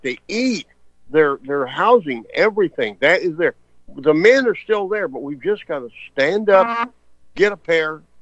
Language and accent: English; Louisiana, United States; When I grew up in Louisiana in the 1950s, the black family was noted for being a nuclear family, okay?